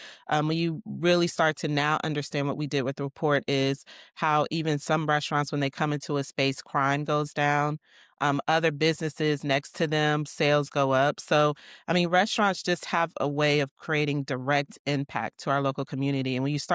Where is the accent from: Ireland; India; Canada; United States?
United States; Houston, Texas; I am from Houston, Texas.